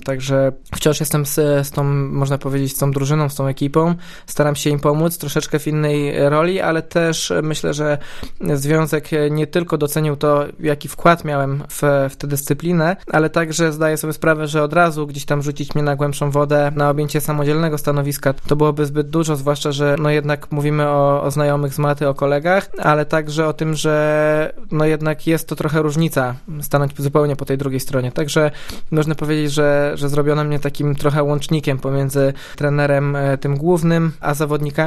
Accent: Opole, Opole Voivodeship, Poland; born there; urodziłem się w Opolu, moja rodzina wciąż tutaj przebywa i prawdopodobnie tak już zostanie, także moje korzenie zdecydowanie opolskie

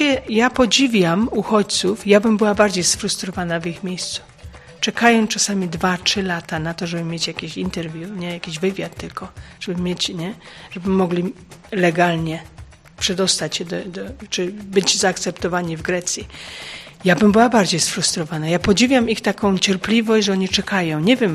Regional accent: Wójcice, Opole Voivodeship, Poland; also born or lived in England; now in Greece; pochodzę z Wójcic, to jest między Nysą a Dmuchowem. Pracuję teraz w Grecji aktualnie, wcześniej byłam w Anglii.

